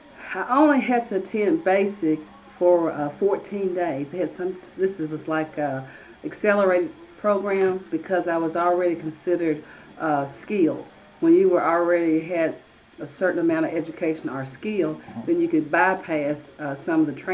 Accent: Lexington, Kentucky, United States; I'm a native of Lexington, Kentucky.

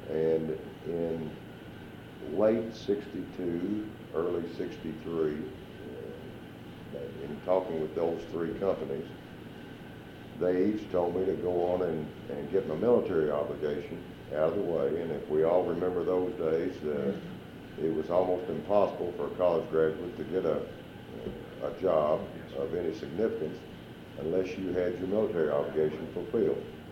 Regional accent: Versailles, Kentucky, United States; I was born 1940 in Versailles, Woodford County, Kentucky. Grew up on a tobacco farm.

